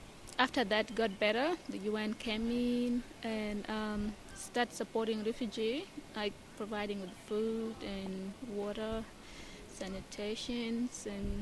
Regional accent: Kenya; also born or lived in Sudan; now in Australia; I grew up in Kenya as a refugee, so probably I left with my mother.

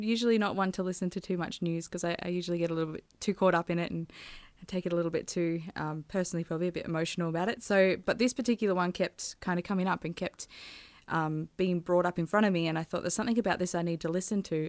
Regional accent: Laurieton, New South Wales, Australia; Yeah, so I grew up in Laurieton, so more of a small coastal town.

